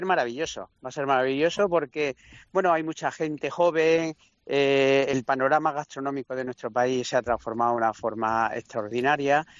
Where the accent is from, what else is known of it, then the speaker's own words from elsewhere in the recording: Casar de Cáceres, Extremadura, Spain; Yo soy del Casar, ¿eh?